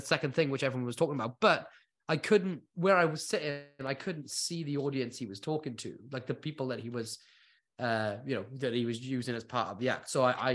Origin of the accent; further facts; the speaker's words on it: United Kingdom; We come from Britain, you know, world famous for gallows humor.